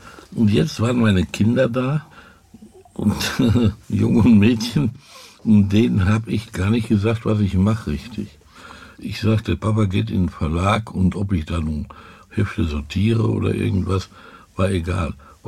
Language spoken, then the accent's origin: German; Dortmund, North Rhine-Westphalia, Germany; ich komme aus dem Ruhrgebiet, ein richtiger Ruhrpott aus Dortmund, BVB